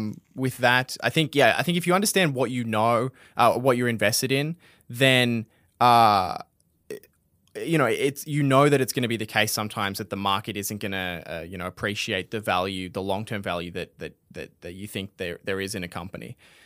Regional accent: Australia; we're Australian, so you're probably earning your income in Australian dollars

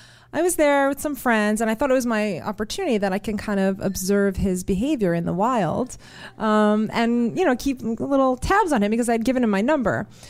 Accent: New York, United States; I grew up in New York and I had actually just had gotten back from Europe

